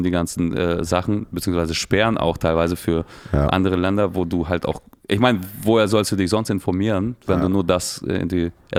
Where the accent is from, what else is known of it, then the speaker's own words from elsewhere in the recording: Mecklenburg-Vorpommern, Germany; Ja, es gibt Straßen. Ich komme ja von da aus der Gegend.